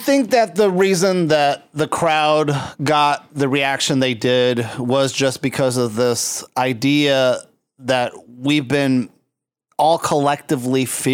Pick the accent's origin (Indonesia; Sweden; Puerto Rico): Puerto Rico; And I came from Puerto Rico.